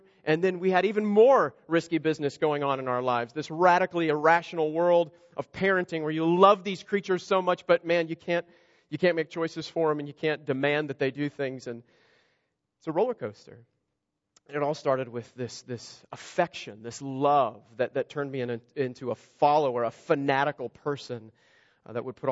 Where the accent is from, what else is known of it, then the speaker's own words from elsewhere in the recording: Kansas, United States; moved away; I'm from Kansas. I'm from this middle of the country state where it's real safe. I mean, you have all these other bordering states if there's ever an attack. I mean, we're the last to get hit. It's super safe. And I left this really safe place